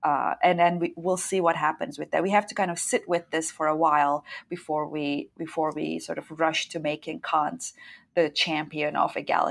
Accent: Turkey; and it is relevant in this context that I'm from Turkey.

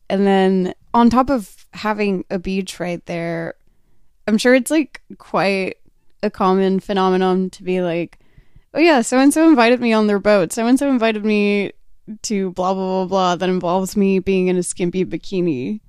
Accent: Texas, United States; I grew up in Texas where it's incredibly humid and I can only imagine it's worse down there.

